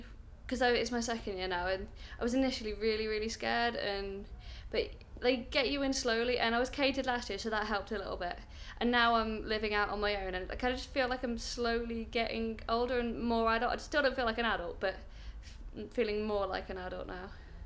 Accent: Kingswinford, West Midlands, United Kingdom; I'm from Kings Winford in the West Midlands. It's quite a little town, no one really knows it. I tend to say that I'm from Birmingham, but it's actually kind of sandwiched between Dudley and Stourbridge. It's kind of quite a suburban town

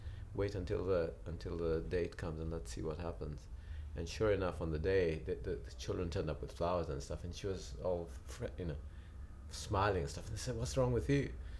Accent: Malvern, West Midlands, United Kingdom; I come from Malvern in Worcestershire. What am I, 53.

